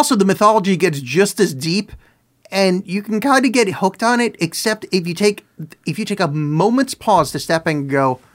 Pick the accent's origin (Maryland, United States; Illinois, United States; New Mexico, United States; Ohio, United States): Maryland, United States; Bethesda; I moved here 6 months ago. I'm from Bethesda, Maryland.